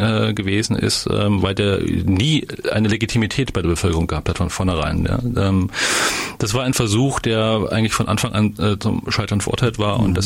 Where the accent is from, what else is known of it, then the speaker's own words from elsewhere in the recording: Eisenach, Thuringia, Germany; Ich komme aus Eisenach